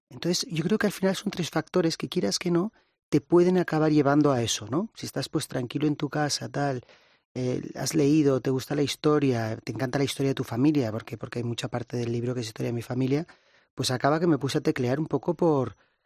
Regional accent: Barcelona, Catalonia, Spain; Yo soy de Barcelona

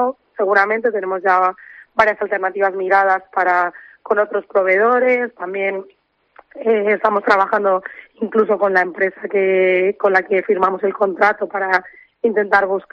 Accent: Tinajas, Castilla-La Mancha, Spain; los tres socios que formamos parte de esta iniciativa somos de Tinajas, que es un pueblo que está como a 10 kilómetros de Olmeda de la Cuesta.

